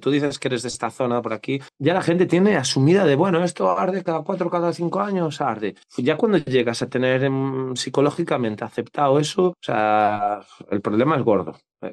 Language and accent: Spanish; Pontevedra, Galicia, Spain; en Lourizán, que es de donde soy yo, que es una parroquia de Pontevedra